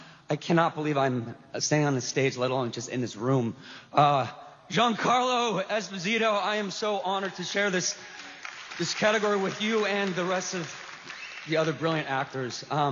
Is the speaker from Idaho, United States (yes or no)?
yes; Idaho, United States; You know, I'm from Idaho, and I moved out here.